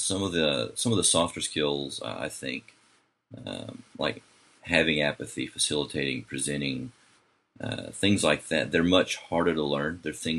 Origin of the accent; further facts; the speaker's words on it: Alabama, United States; born there; I was born in Alabama, so there's not too much going on. I mean, it's an awesome state